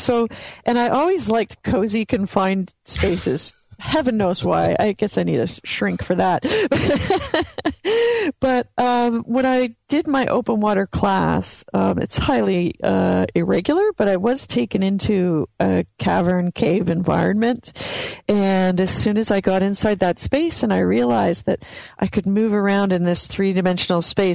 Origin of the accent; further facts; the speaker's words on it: Canada; But growing up in Canada, it didn't seem like either astronaut school or or diving school was going to be in my future